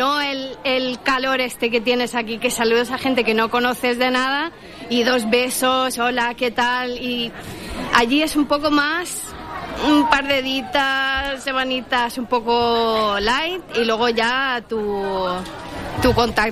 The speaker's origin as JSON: {"language": "Spanish", "town": "Egersund", "region": "Rogaland", "country": "Norway", "said": "Pero claro, ahí en mi pueblo, en Egersund, hace a lo mejor menos 10 grados."}